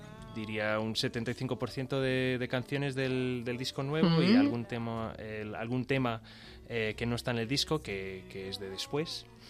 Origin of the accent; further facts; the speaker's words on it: Phoenix, Arizona, United States; moved away as an adult; now in Spain; Soy de Fénix, sí. Y vine aquí a pasar 3 meses y al final, pues por una serie de circunstancias, al final decidí quedarme.